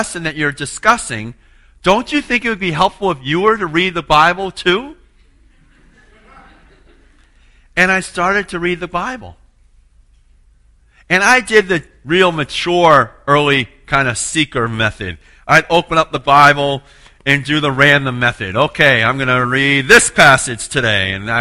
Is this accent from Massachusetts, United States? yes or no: yes; Boston, Massachusetts, United States; I'm from Boston. I'm from a pretty civilized place. This is rural Vermont.